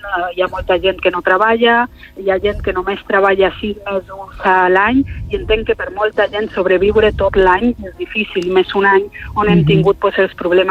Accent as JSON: {"language": "Catalan", "town": "Ibiza", "region": "Balearic Islands", "country": "Spain", "tie": "born or raised there", "also_born_or_lived": "Dortmund, Germany", "said": "vaig néixer allí a Dortmund, que era on vivia la meva abuela. Si no, hagués nascut també a Eivissa i bé, però bueno, com bé has dit, porto aquí tota la vida."}